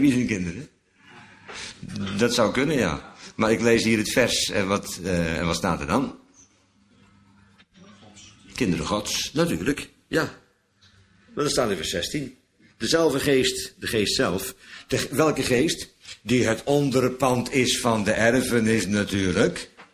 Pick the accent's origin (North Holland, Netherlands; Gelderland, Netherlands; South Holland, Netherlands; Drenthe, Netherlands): South Holland, Netherlands; Bodegraven; Maar ja, ik kwam uit Bodegraven, dus dat kan kloppen.